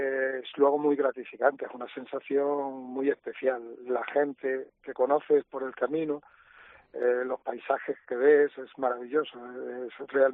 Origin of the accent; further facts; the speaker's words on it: Badajoz, Extremadura, Spain; Y digo, no, mira, somos de Badajoz.